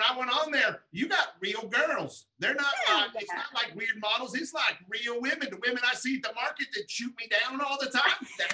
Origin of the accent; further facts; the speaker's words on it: Alabama, United States; We are from Alabama. I'm from Alabama. I don't know if you could tell. But he stayed in California. I stayed in Alabama so I could race motocross.